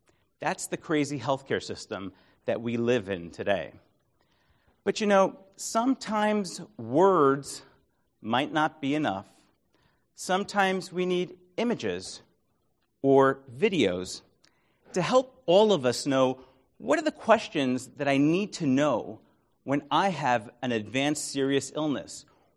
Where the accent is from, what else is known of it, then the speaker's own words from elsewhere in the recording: Brooklyn, New York, United States; You see, I was born and bred in Brooklyn, New York, where Whitman spent the first half of his life.